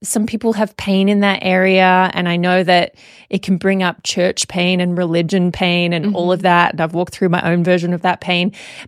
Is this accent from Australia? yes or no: yes; Australia; I think growing up in Australia, It's not like a Christian nation, yeah.